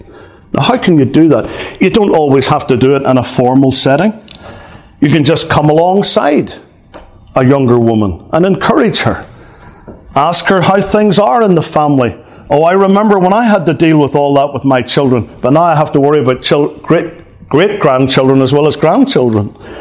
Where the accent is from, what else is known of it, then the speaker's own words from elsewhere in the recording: Northern Ireland, United Kingdom; my home country in Northern Ireland.